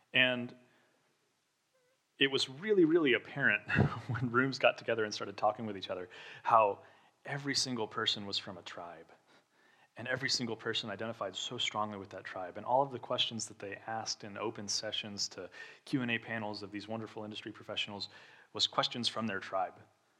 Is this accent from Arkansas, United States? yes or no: yes; Arkansas, United States; So I come from Razorback land.